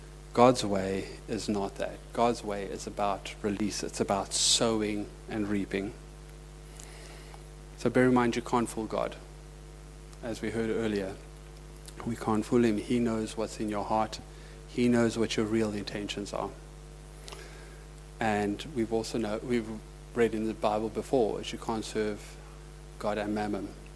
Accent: Zimbabwe; born there; I was born in Rhodesia. You guys might think I'm South African, but I was actually born in Rhodesia, in Zimbabwe, now known as Zimbabwe. And most of my family were farmers.

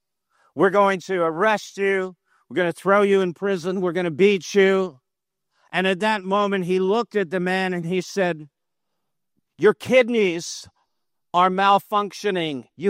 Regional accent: Toronto, Ontario, Canada; also born or lived in United States; we were living in a home when we moved to America. We lived in America for 20 years. We're from Toronto, Canada. And when we lived in America, we lived in Florida for a season.

